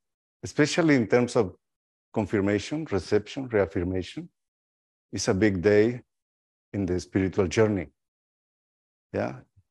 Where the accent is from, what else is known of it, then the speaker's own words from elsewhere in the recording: Guatemala; moved away as an adult; also born or lived in Costa Rica; I am originally from Guatemala. I was born and I was ordained as deacon and priest in Guatemala. And after that, I was elected and consecrated bishop in Costa Rica. Yeah, and I moved to Costa Rica in 2003.